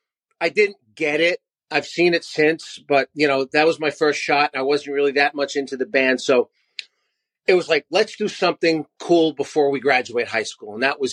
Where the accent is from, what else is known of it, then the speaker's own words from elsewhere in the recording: New York City, New York, United States; I grew up in New York City. And, you know, as life moves on, I moved out of the city and up into the suburbs